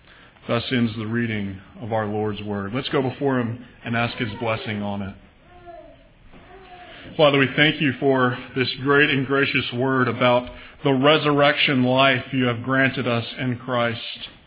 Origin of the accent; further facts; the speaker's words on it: Texas, United States; Growing up in the Plains region of Texas, where my wife and I are from, you learn one very powerful and often occurring word about the weather.